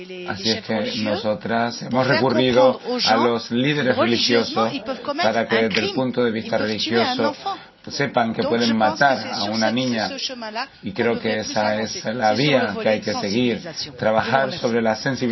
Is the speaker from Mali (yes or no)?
yes; Mali; Spanish is a second language; Soy de Mali.